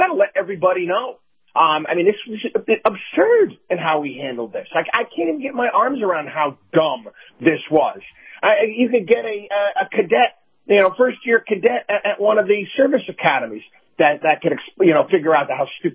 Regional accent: Albany, New York, United States; If I was to drive, you know, two and a half hours north where I grew up in Albany, New York

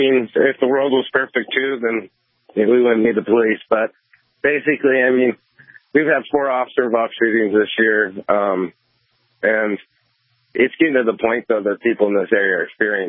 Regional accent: Tennessee, United States; Yeah, I came from Tennessee, so.

